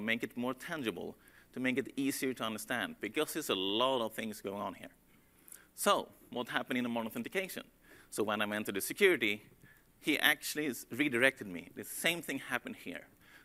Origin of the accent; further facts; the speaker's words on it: Stockholm, Stockholm County, Sweden; English is a second language; As I said, I'm from Stockholm.